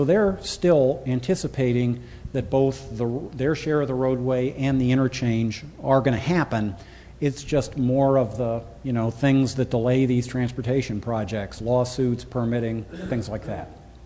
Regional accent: New England, United States; now in Virginia, United States; I came from New England, and I decided that the only two things that people are good at in New England are snow removal and fighting.

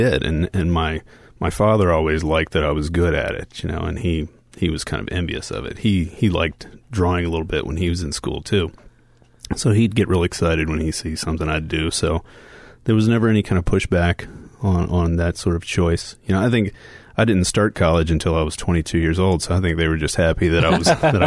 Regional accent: Washington, District of Columbia, United States; born there; I was born in Washington, D.C., and I went to art school at Virginia Commonwealth University.

